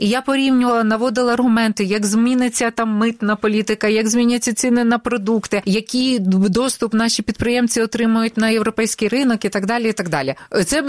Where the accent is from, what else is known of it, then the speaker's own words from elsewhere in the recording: Kyiv, Ukraine; ми її кияни називаємо галею